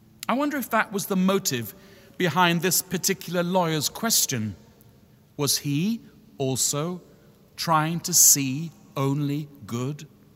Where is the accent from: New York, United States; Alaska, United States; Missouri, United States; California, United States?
New York, United States; They wanted to know where we all came from, and they smiled broadly when I said we came from New York.